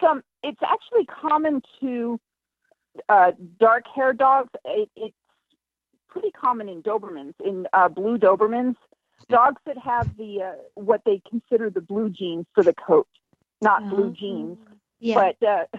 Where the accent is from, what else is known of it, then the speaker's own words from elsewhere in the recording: New England, United States; And I grew up in New England